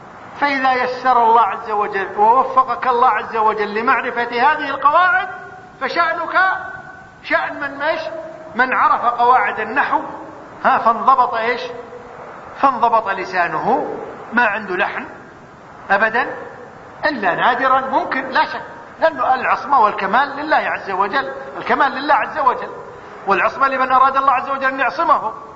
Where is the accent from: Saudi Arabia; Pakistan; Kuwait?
Kuwait; حتى عندنا في الكويت